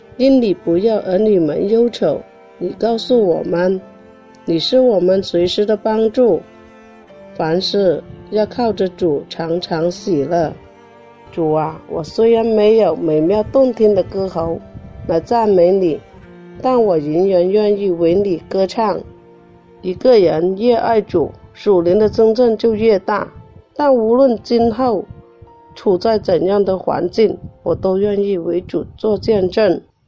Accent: Qingyuan, Guangdong, China; 我是来自清远的

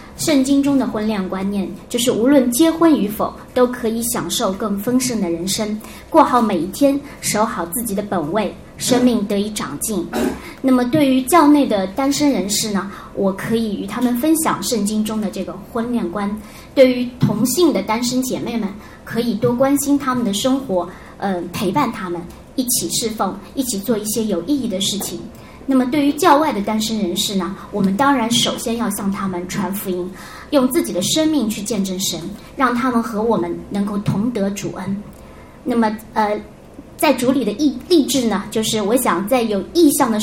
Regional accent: Zhejiang, China; 我是来自浙江的

